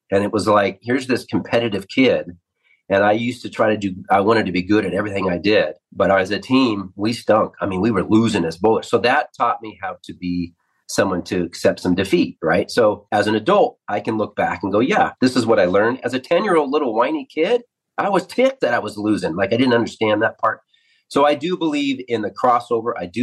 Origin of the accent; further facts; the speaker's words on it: Pacific Northwest, United States; But again, I grew up in the Northwest. So if you're going to grow up in the Northwest, you better be able to adjust season to season